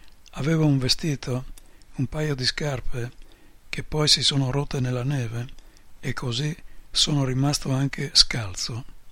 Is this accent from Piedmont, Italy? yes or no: yes; Carrù, Piedmont, Italy; sono andato al mio paese a Carrù, in provincia di Cuneo